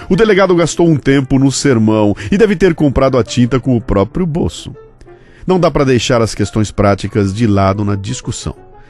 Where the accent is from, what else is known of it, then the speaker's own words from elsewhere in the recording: Bauru, São Paulo, Brazil; Bauru, minha terra natal.